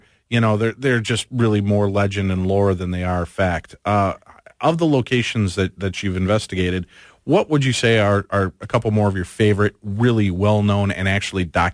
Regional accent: Chicago, Illinois, United States; I know growing up in Chicago, Resurrection Cemetery, which is known for its white ghost, white-cloaked ghost, Resurrection Mary.

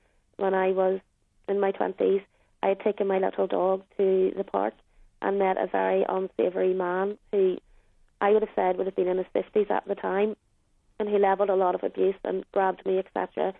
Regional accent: Northern Ireland, United Kingdom; people like myself born and bred in Northern Ireland.

